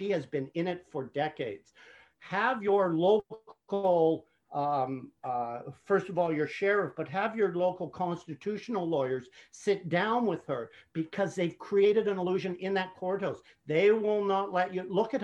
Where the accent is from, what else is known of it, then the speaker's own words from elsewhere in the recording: Canada; my suggestion as a Canadian to my brother American